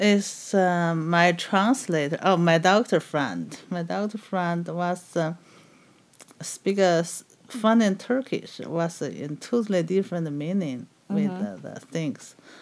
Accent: Beijing, China; English is a second language; I grew up in Beijing. It's a city, and in a lot of different than now.

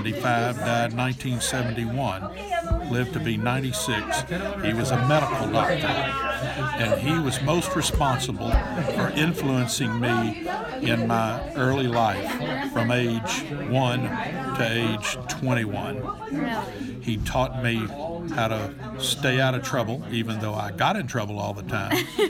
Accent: Houston, Texas, United States; But I was born and raised in Texas and in Houston, and I've always been able to say it's the best place I've ever been.

